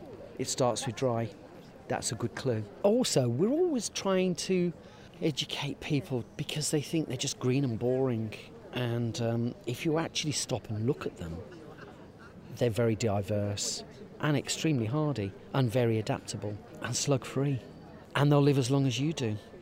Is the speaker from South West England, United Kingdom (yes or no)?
no; East of England, United Kingdom; We come from Suffolk, and the company name is Fanatics.